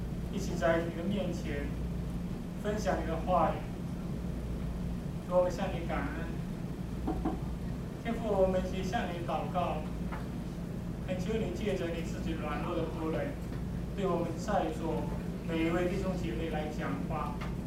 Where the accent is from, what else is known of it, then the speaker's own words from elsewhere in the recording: Wenzhou, Zhejiang, China; now in United States; 我是来自浙江的一个沿海城市，叫做温州。